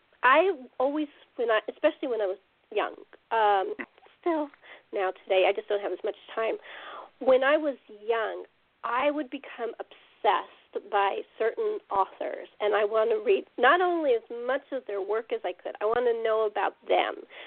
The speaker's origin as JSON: {"language": "English", "town": "Garden Grove", "region": "California", "country": "United States", "tie": "born there", "said": "I was born in Garden Grove, so I saw that my eyes went wide because I lived there for only 6 months of my life."}